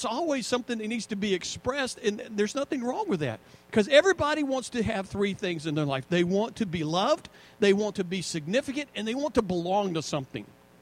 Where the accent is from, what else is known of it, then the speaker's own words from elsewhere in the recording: United States; Not just because I'm American, because, you know what, that's how I want to meet God.